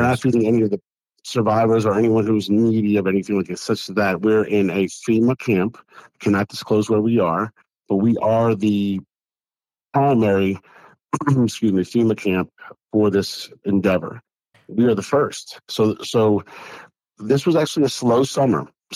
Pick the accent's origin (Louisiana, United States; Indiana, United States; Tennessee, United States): Louisiana, United States; New Orleans; because of the fact that we're from New Orleans and New Orleans had Katrina